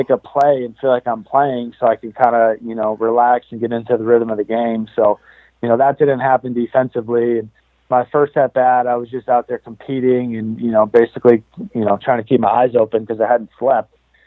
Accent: Massachusetts, United States; I'm from the East Coast, from Massachusetts, and all my family is back there in Mass and Connecticut

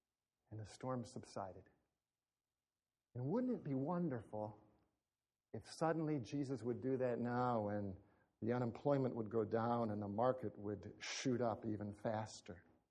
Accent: United States; born there; I wasn't born in inner city Camden. My mother wasn't a crack addict. I was born in America, not in Afghanistan.

